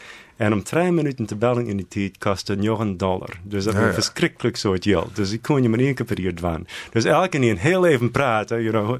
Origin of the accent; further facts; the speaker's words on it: Tappenhuizen, Friesland, Netherlands; Maar ik kom uit Tappenhuizen.